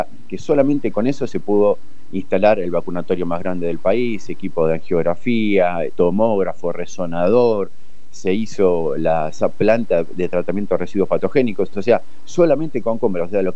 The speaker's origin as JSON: {"language": "Spanish", "country": "Argentina", "said": "me entristece mucho como argentino que esto no sea considerado un delito."}